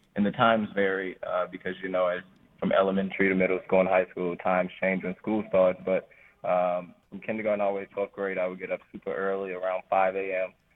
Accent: St. Louis, Missouri, United States; So I was born and raised here in St. Louis. I actually love my city.

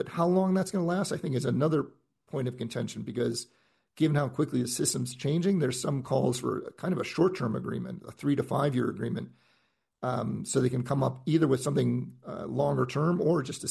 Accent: Colorado, United States; particularly in my home state of Colorado

